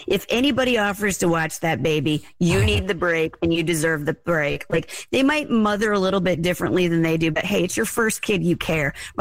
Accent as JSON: {"language": "English", "region": "Nebraska", "country": "United States", "said": "We're from Nebraska originally. Not our first rodeo."}